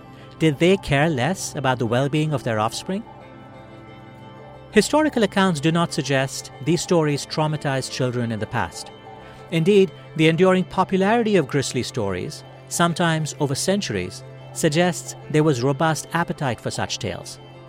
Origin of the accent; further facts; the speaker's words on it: India; now in United States; I grew up in India, where traffic accidents and deaths were commonplace.